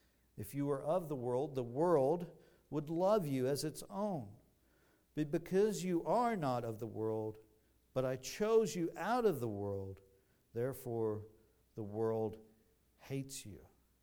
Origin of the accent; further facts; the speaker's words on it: Texas, United States; I'm a Republican, right? I'm Baptist. I'm American. I'm from Texas.